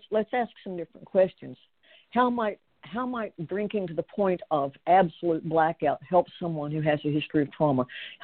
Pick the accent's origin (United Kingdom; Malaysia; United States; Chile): United States; And that's not a country I grew up in, nor is a country that I'm comfortable in at this time.